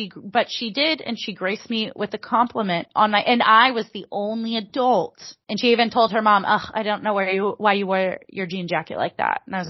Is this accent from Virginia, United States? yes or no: no; Texas, United States; That's not a, yeah, I wouldn't tell people that I was from Southeast Texas.